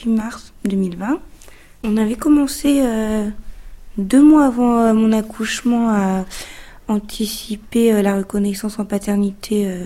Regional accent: France; also born or lived in Tahiti; J'ai été adoptée à la naissance. Je suis arrivée à 15 jours en France. Je venais de Tahiti. J'ai grandi toute seule avec ma maman.

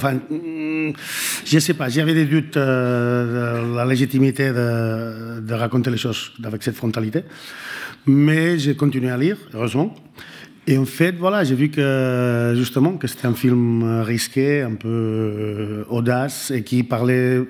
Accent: Berlin, Germany; French is a second language; Je viens de Berlin, en Allemagne.

